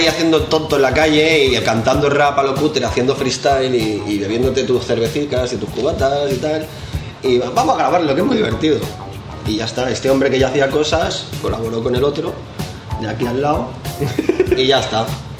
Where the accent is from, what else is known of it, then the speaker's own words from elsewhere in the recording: Balearic Islands, Spain; Bueno, venimos de Mallorca, que todo, como todo el mundo sabrá, es la isla más rica de toda España, ¿no?